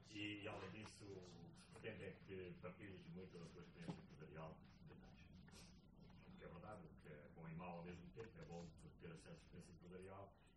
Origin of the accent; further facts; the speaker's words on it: Angola; born there; Eu cheguei ontem de Luanda, de Angola. Aliás, eu nasci em Angola, portanto, eu vou lá com frequência.